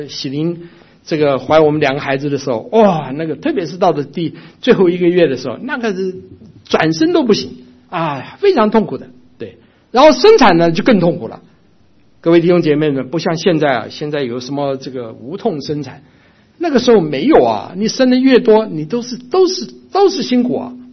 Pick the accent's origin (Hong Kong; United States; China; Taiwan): Taiwan; 我看过，我小的时候在台湾的时候这种人多得很啊